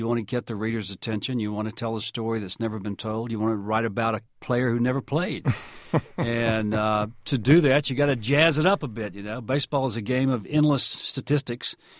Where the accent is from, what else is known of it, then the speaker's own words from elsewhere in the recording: Arkansas, United States; also born or lived in Mississippi; And growing up in Arkansas and Mississippi, where I'm from, every small town, every porch, every car, every kitchen had a radio.